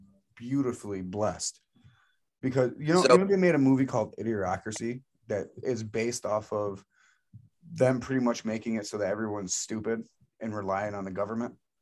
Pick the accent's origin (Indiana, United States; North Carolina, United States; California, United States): North Carolina, United States; Lumberton; my hometown of Lumberton, North Carolina would be completely wiped out.